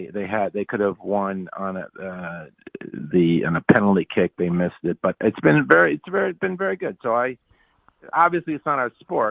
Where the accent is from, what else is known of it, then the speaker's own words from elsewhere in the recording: United States; And I'm an American, so that's not really our best sport.